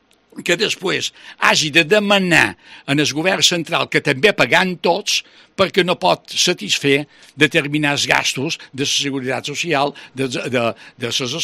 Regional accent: Balearic Islands, Spain; Jo no puc criticar els de València perquè som de Balears.

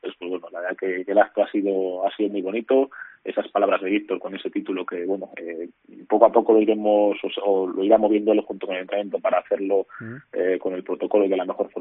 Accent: Astudillo, Castile and León, Spain; me siento siempre orgulloso de decir que soy palentino, pero que soy palentino de Astudillo, que son donde viven mis raíces

